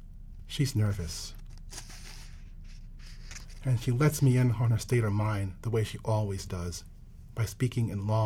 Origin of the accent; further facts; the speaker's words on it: Rochester, New York, United States; probably in my hometown of Rochester, New York, and then in New York City